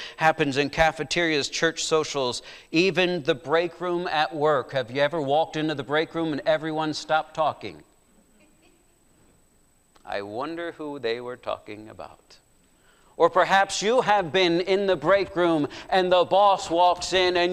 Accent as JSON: {"language": "English", "town": "Limerick", "region": "Pennsylvania", "country": "United States", "tie": "born or raised there", "said": "I grew up in Limerick, Pennsylvania. How many know where Limerick is?"}